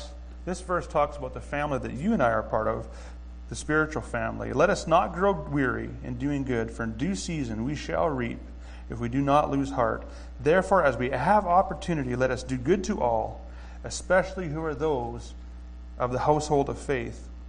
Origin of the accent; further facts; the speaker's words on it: Canada; accent: Canadian; I'll come day one with a Canadian accent, and 3 days later, I'm speaking like I'm from Missouri or something like that.